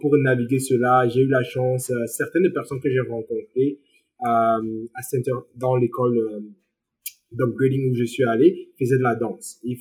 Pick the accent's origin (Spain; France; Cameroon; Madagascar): Cameroon; now in Canada; je parlais pas anglais quand j'ai déménagé ici au Canada. Ouais, je viens du Cameroun, le Cameroun est bilingue